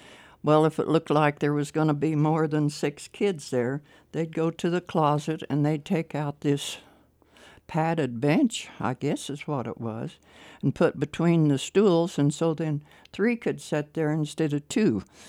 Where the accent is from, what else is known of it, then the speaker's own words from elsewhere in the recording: Cortez, Colorado, United States; I grew up walking Montezuma Avenue. I lived on North Washington.